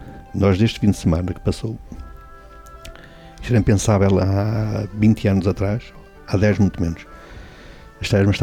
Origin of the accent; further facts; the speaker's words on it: Caldelas, Norte, Portugal; Eu agora vou falar da minha terra. Sou natural de Caldelas.